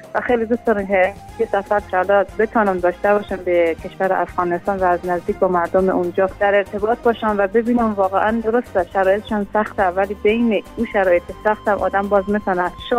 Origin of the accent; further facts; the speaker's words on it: Iran; born there; با توجه به این که کلن توی کشور ایران متولد شدم